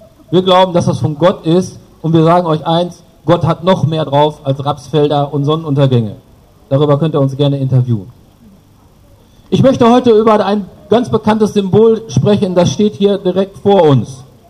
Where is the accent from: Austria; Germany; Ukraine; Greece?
Germany; Bielefeld, North Rhine-Westphalia; Ich komme hier aus Nordrhein-Westfalen, ein bisschen weiter Richtung Osten, Großraum Bielefeld, ja, beim aktuellen Bundesliga-Absteiger Paderborn und beim Aufsteiger Arminia Bielefeld. Das ist so meine Heimat. Und ich bin verheiratet, habe zwei Kinder